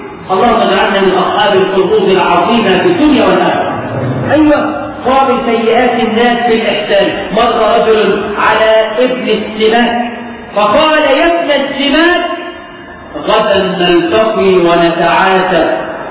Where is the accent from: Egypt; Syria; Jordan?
Egypt; حتى الحقيقة عندنا في مصر مش عارف بقى عندكم المثل ده ولا لا